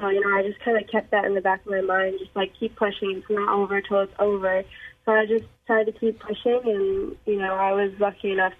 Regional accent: Northeast, United States; we're both from the Northeast, so we grew up playing junior golf together.

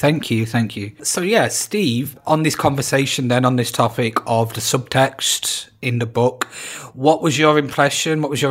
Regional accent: England, United Kingdom; As an Englishman, not as an American

